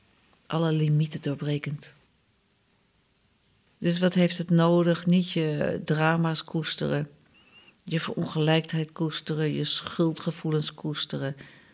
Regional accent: Netherlands; Nee, het is niet meer wat wij als Nederlanders onder gezellig verstaan.

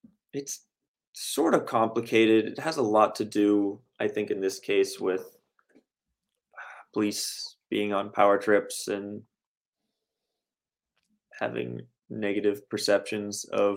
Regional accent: Massachusetts, United States; No, Massachusetts.

